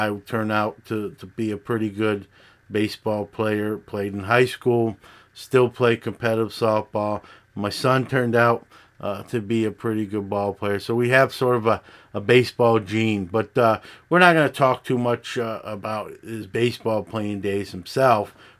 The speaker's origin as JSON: {"language": "English", "town": "Brooklyn", "region": "New York", "country": "United States", "said": "I'm also from Brooklyn, but he was there a lot longer than me."}